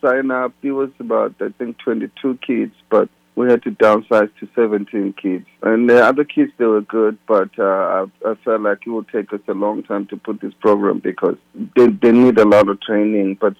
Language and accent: English; South Africa; moved away; I came from South Africa where things were difficult, but because I love the music, I kept playing the music until I was given a chance to see the world.